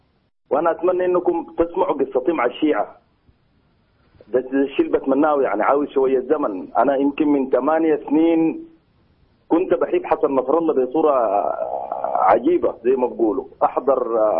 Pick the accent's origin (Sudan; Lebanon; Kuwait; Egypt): Sudan; ونحن جينا من السودان